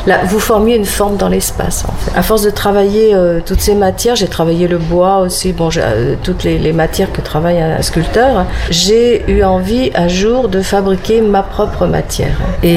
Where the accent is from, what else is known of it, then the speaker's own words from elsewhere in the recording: Brittany, France; moved away; J'ai un arrière-grand-père qui breton qui était tailleur de pierre, qui avait sa carrière de granit. Moi, je suis née en Bretagne. Toute mon enfance, j'ai passé en Bretagne. Après, je suis allée à Paris et je retourne régulièrement en Bretagne.